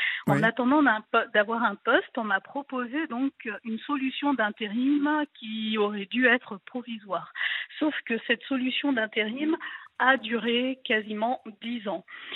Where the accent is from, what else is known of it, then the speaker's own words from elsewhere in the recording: Gabon; now in France; je suis d'origine donc africaine et mon père qui avait prévu pour moi un destin tout tracé dans mon pays d'origine, le Gabon